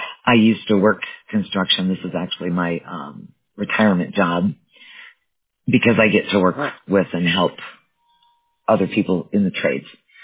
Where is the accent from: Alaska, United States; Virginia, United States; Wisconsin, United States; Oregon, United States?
Wisconsin, United States; I know the name, but I'm from Wisconsin originally.